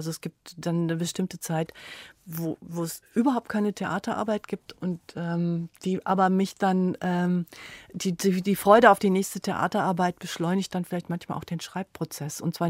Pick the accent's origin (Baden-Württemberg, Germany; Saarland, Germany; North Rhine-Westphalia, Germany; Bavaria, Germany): North Rhine-Westphalia, Germany; Schwelm; Das ist ein Stück, das meine Heimatstadt Schwelm haben wollte